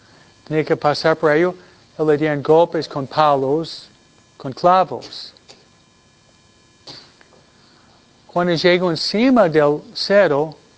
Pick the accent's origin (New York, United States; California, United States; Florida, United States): New York, United States; Que murieron en Nueva York, de donde vengo yo.